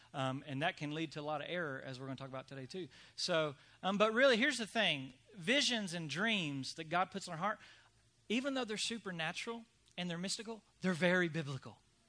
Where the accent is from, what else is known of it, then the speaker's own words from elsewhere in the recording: the South, United States; hey, I was raised Baptist in the South. I love Baptist in the South.